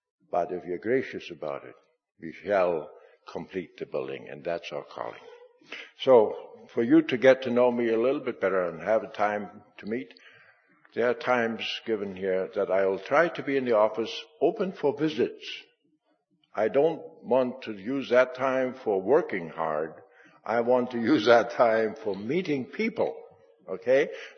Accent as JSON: {"language": "English", "country": "Paraguay", "tie": "born or raised there", "said": "in my childhood church where I grew up in Paraguay"}